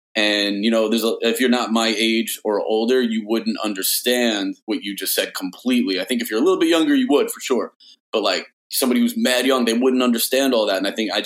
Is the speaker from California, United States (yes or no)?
no; New York, United States; Like, I'm a nice dude, so, you know, growing up in New York and in like, the real New York, not today's New York, you know what I mean?